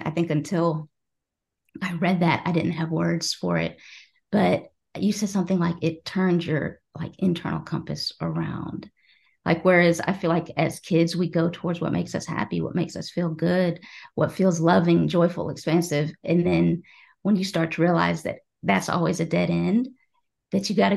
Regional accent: Tennessee, United States; Again, you know, growing up in Tennessee, like I had most of my friends were non-Muslim and able to do and wear whatever they want.

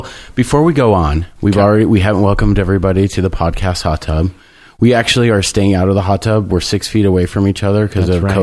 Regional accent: South Korea; English is a second language; I grew up in South Korea.

